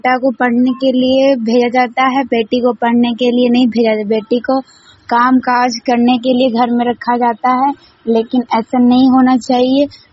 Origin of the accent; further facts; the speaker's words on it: Laxmigarh, India; हम लक्ष्मीगढ़ के रहने वाले हैं।